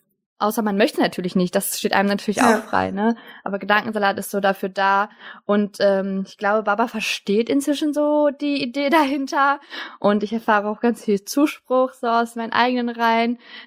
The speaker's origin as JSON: {"language": "German", "country": "Turkey", "said": "Ich als Türkin wurde gemobbt, weil ich in der 7. Klasse Beinhaare hatte"}